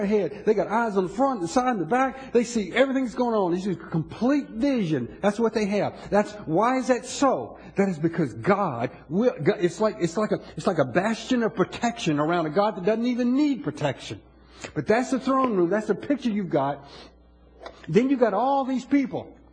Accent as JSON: {"language": "English", "town": "Orangeburg", "region": "South Carolina", "country": "United States", "tie": "born or raised there", "said": "This is not just a group of people from you know, Orangeburg, South Carolina, my hometown."}